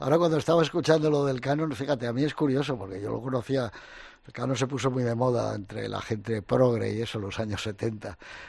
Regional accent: Madrid, Community of Madrid, Spain; also born or lived in Gijón; Yo soy madrileño, como José María García

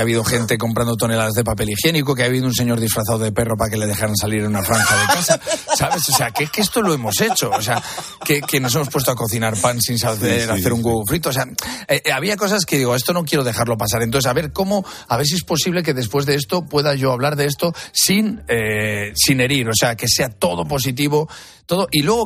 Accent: Castile and León, Spain; Arión, que es mi pueblo, o a Fermosella, que es el pueblo de mi mujer

